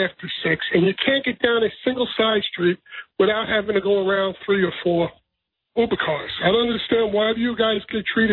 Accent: Manhattan, New York, United States; I'm not a tourist. I was born and raised in Manhattan.

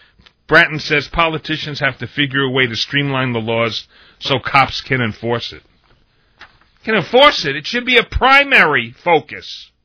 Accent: New York, United States; As a New Yorker, as a human being, and for somebody who loves New York.

